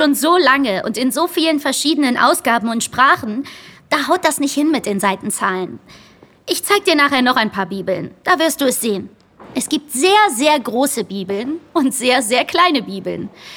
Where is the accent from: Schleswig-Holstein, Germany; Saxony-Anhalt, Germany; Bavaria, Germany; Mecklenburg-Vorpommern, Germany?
Bavaria, Germany; Nuremberg; Nein, ich komme aus Nürnberg. Aber meine Großeltern kommen aus Griechenland.